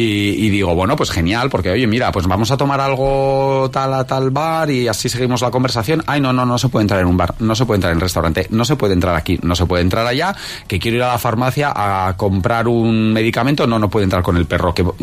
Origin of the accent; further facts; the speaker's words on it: Basque Country, Spain; el País Vasco, de donde soy yo y de donde es Piper, no existe ninguna playa.